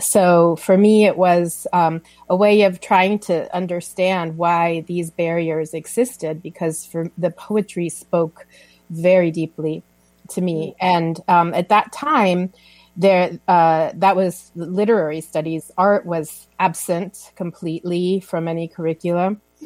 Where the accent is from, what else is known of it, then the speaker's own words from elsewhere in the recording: Venezuela; as a Caribbean person, I'm from Venezuela originally